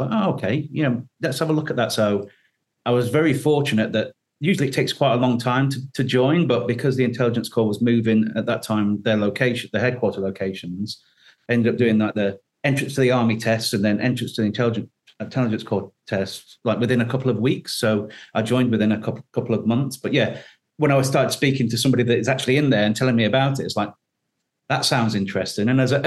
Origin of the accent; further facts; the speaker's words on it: Doncaster, Yorkshire and the Humber, United Kingdom; I was born in Doncaster. My late father would be very proud to call me a Yorkshireman. So a lot of my time then growing up in that area, growing around the mining villages, etc.